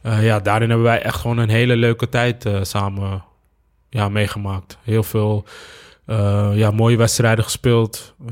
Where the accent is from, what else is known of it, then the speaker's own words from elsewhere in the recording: Amsterdam, North Holland, Netherlands; Ik kom uit Amsterdam... Ik was in Amsterdam-Oost geboren, vlakbij de meer. En op het moment zeg maar, dat ik verhuisde naar de Bijlmer